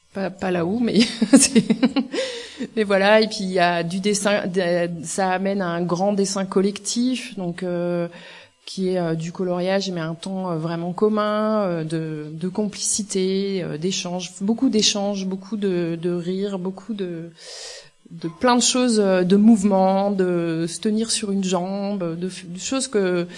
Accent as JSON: {"language": "French", "region": "Auvergne-Rhône-Alpes", "country": "France", "said": "moi, je suis de la Drôme."}